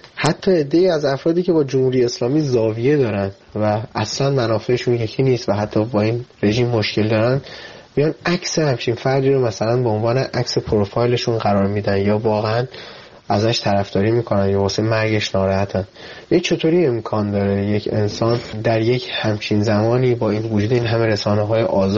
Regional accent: Iran; واقعا به عنوان یک ایرانی برای من جای سوال داره

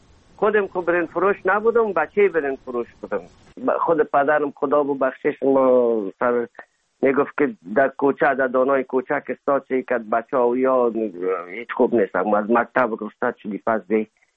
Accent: Afghanistan; now in Germany; اما دوری یک از افغانستان بر آمدیم تا آلمان رسیدیم، تمام اعضای فامیل ما در حدود 7 ماه طول کشید

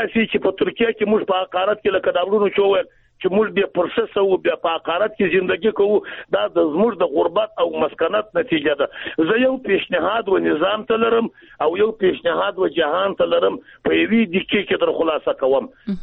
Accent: Afghanistan

